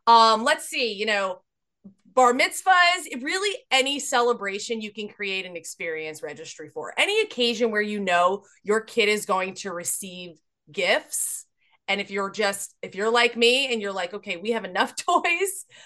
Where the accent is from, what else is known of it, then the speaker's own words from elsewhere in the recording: New Jersey, United States; Being that I'm from New Jersey, I'm familiar with the experiences in New Jersey.